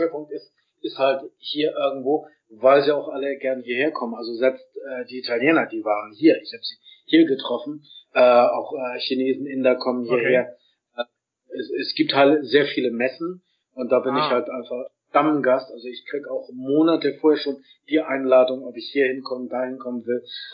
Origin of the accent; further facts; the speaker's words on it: Hamburg, Germany; moved away; also born or lived in Berlin; was ich in Hamburg, meiner Heimatstadt, und Berlin, meiner letzten Station in Deutschland, geliebt habe